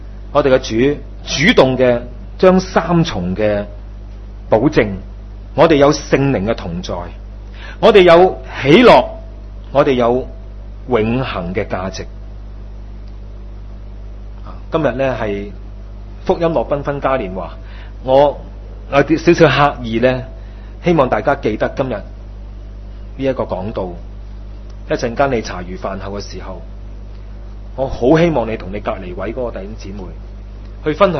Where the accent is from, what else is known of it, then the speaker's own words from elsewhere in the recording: Hong Kong; 也都是我们香港人来的